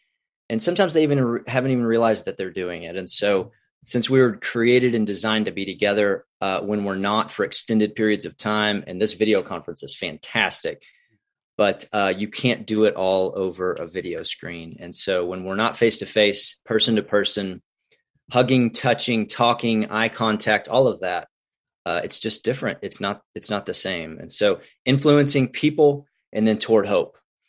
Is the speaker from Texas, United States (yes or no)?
yes; Tomball, Texas, United States; Yeah, I grew up, I'm a Texas boy. So I grew up near Houston, Tomball, Magnolia, Woodlands area. So just basically Houston, if you don't know where that is.